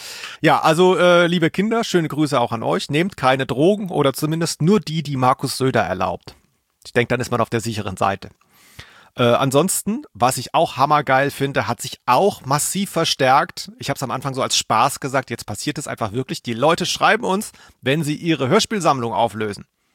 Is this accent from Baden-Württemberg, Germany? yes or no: yes; Baden-Württemberg, Germany